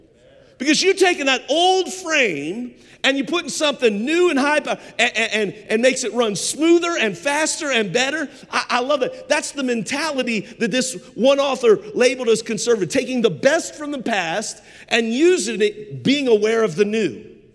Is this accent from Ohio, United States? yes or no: yes; Cincinnati, Ohio, United States; I grew up in Cincinnati, Ohio. I lived so close to our school.